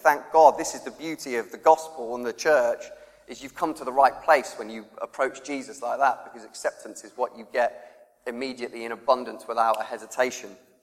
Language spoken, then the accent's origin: English; Reading, South East England, United Kingdom; I'm from Reading, I should say in it.